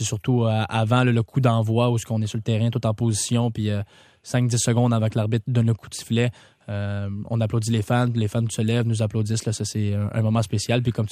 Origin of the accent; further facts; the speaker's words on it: Quebec, Canada; moi aussi, je suis Québécois, on n'en parle pas, pourquoi pas?